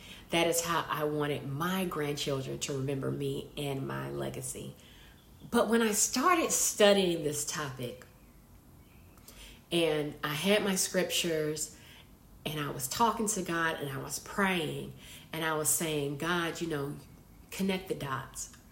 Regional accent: Montgomery, Alabama, United States; I am from Montgomery, Alabama. That is where I grew up.

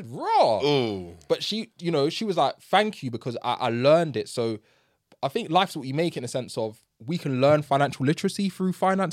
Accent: Jamaica; even in my culture as a Jamaican, having

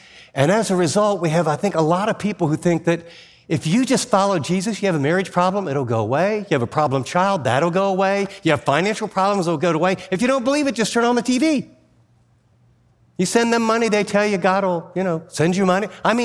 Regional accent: United States; I grew up in America. I thought I was always a Christian.

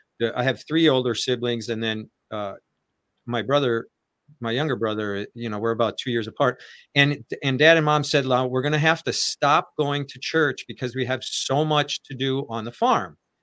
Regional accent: Wisconsin, United States; I grew up in Wisconsin and I wanted to fly.

